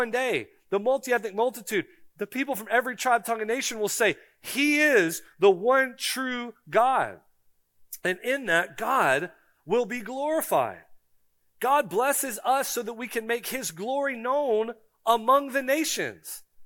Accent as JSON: {"language": "English", "region": "Florida", "country": "United States", "said": "I'm from Florida, all right?"}